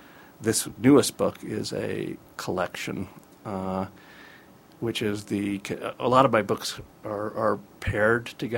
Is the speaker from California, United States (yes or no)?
yes; California, United States; I grew up in California, went to school at Santa Cruz